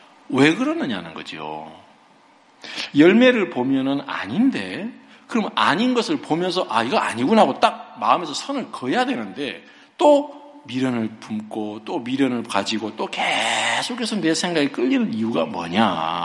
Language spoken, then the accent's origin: Korean; Seoul, South Korea; 제 아내가 부산 출신이고 전 서울인데